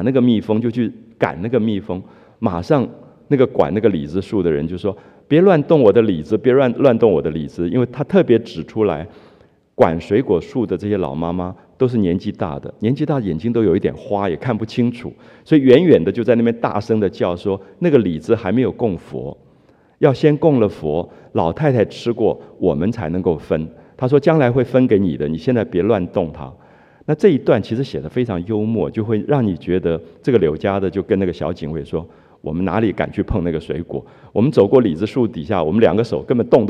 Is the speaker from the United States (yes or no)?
no; Taiwan; 比如说我记得我的童年在台湾，有些社区